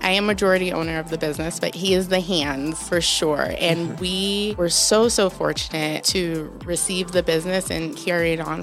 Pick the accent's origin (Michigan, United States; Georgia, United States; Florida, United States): Georgia, United States; Atlanta; also born or lived in New York; now in Flagstaff, United States; I came out here from the East Coast, so I'm a New York born girl raised in Atlanta, and moved out here, got into NAU and graduated in 2013 and never left.